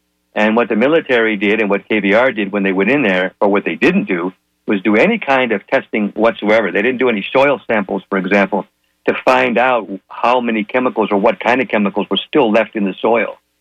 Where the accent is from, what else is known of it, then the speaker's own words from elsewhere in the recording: United States; now in Netherlands; even though I'm American, I live in Holland, so it's not really convenient to do a documentary in America